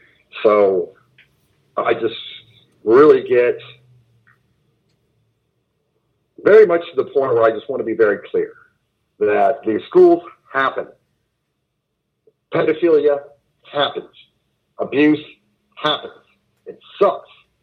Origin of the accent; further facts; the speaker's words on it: Oklahoma, United States; Growing up in Oklahoma, being such a conservative, basically Republican person myself, I was blind.